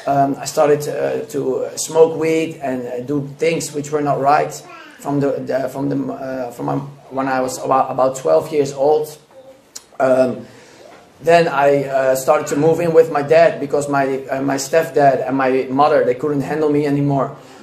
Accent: Emmeloord, Flevoland, Netherlands; born there; English is a second language; I'm a Dutchman, but I'm born out of a Turkish mother. I was born in Emmeloord, which is a small

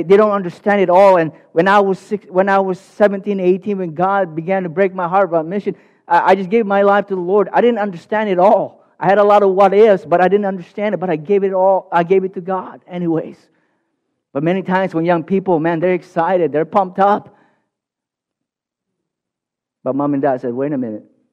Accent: Philippines; And I think because being Filipino, I understand in Asian cultures, education is, they put a high premium on education.

